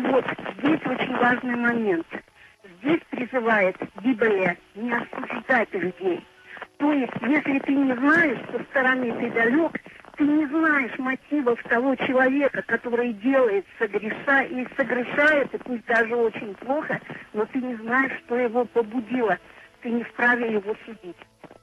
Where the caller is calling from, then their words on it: Severodvinsk, Arkhangelsk Oblast, Russia; Да, да, я из Северодвинска